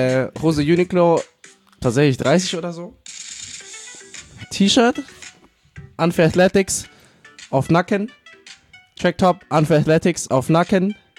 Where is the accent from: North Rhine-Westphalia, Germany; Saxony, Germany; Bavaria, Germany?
Bavaria, Germany; Munich; Ich bin aus München.